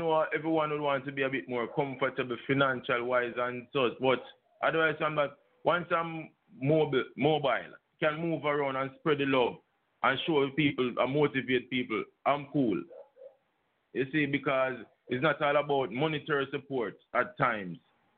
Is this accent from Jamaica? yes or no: yes; Islington, Saint Mary Parish, Jamaica; born there; also born or lived in St. Thomas; No, I wasn't born in St. Thomas. I was born in Islington, St. Mary, but I came to St. Thomas from 1984.